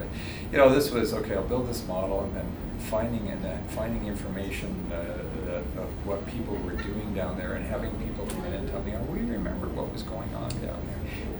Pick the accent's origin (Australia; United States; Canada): Canada; Trenton, Ontario; Well, born and raised in Trenton, my dad and mom have both served in the Air Force.